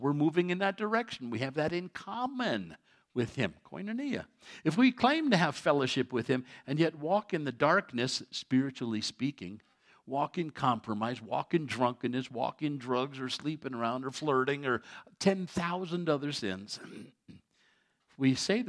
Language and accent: English; New York City, New York, United States; when I was a kid growing up in the Catholic Church in New York City, back when they had Latin masses